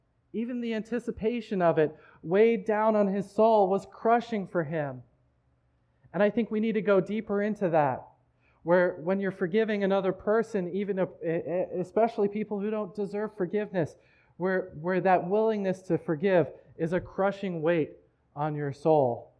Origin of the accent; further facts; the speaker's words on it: South Africa; So I tell people I'm from South Africa, that's where I was raised as a child